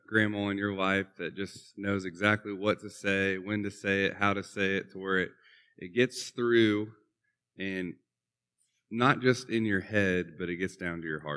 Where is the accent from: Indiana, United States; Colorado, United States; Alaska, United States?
Indiana, United States; Columbus; I grew up in Columbus, Indiana.